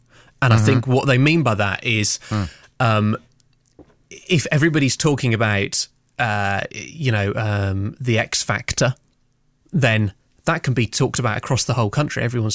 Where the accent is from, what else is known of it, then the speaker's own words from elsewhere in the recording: South West England, United Kingdom; now in Manchester, United Kingdom; I grew up in Devon.